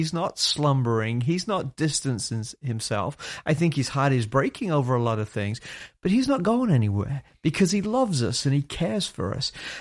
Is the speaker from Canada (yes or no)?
no; England, United Kingdom; moved away as an adult; now in United States; And obviously I'm from England, so I'm kind of new to this whole America thing.